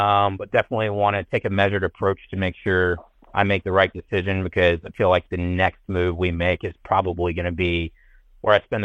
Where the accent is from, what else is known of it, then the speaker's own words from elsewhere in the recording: North Carolina, United States; now in Dublin, United States; Correct, yep, from North Carolina. South Carolina is like my second home, went to college down there, and had the opportunity to get relocated there by Aldi coming out of the Army, which was awesome. And yeah, now I'm in Dublin, Ohio